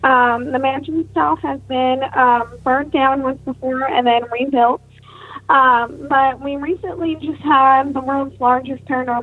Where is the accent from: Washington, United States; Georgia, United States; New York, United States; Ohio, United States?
Ohio, United States; I'm from Ohio.